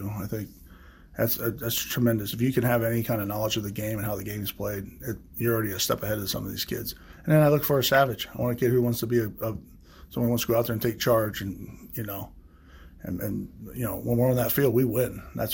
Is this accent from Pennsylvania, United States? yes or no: yes; Lewisburg, Pennsylvania, United States; I think it's that small field like where I grew up back in Lewisburg with Bucknell University around.